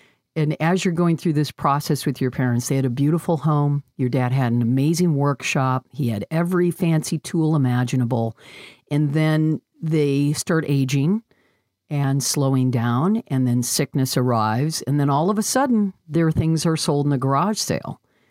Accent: Michigan, United States; Oh, Ohio. I'm not sure we can be friends. I'm from Michigan.

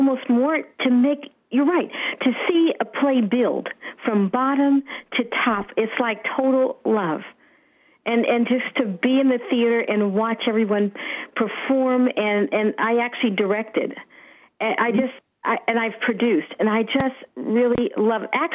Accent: Merced, California, United States; I'm from Merced, California.

